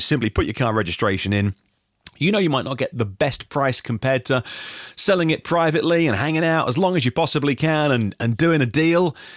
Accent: East of England, United Kingdom; the east of England, my old stomping territory. I'm from Norfolk and Suffolk originally, the flatlands.

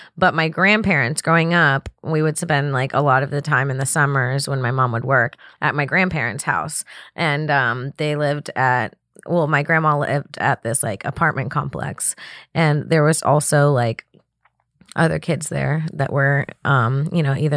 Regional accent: Florida, United States; born there; Yeah, I was born in Florida.

